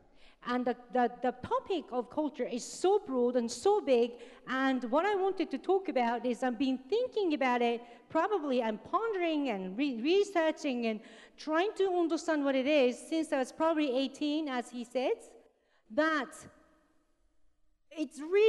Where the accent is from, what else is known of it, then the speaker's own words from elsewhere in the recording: Japan; Because as I came from Japan, and we talk about all the time about different cultures, saying we use chopsticks and you use knife and fork, we eat rice and you eat bread